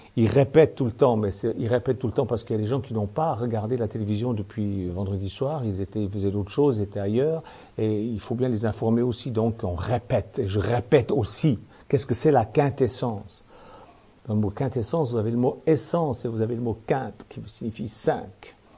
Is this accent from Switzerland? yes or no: yes; Switzerland; Enfin, moi, je suis suisse, mais je me sens très français quand même.